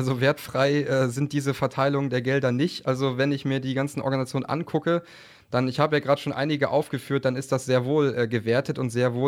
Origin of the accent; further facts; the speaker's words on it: Oldenburg, Lower Saxony, Germany; Oldenburg, das ist in Niedersachsen.